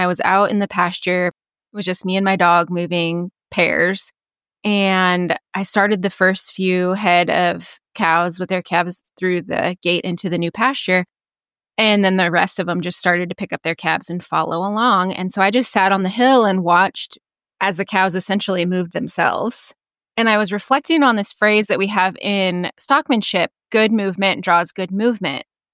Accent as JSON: {"language": "English", "region": "Nebraska", "country": "United States", "tie": "born or raised there", "said": "So I grew up in Northeast Nebraska on a small feed yard, and I went to college thinking I was going to be a veterinarian"}